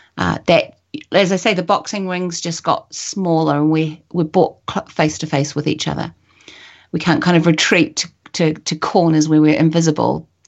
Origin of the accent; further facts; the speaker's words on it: New Zealand; That really, really concerns me as a New Zealander.